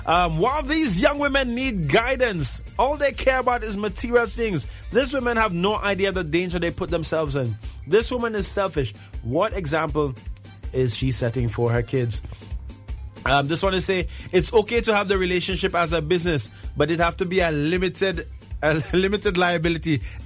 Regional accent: St. Lucia; And yes, I'm from St. Lucia.

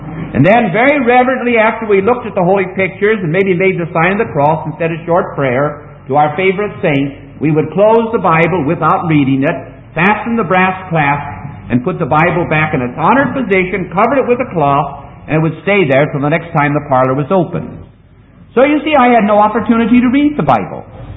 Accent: Denver, Colorado, United States; Now, when I was a boy growing up in Denver, Colorado, where I was born in 1911, that's in the United States of America

